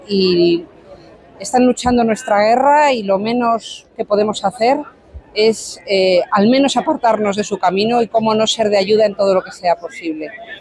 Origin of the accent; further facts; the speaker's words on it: Madrid, Community of Madrid, Spain; como cristiana y como madrileña, como española